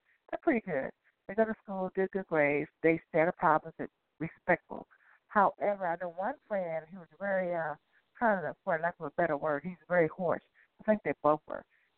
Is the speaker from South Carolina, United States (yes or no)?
no; Ohio, United States; now in Chicago, United States; What I wanted to say is I'm originally from Ohio, but I live in Chicago now.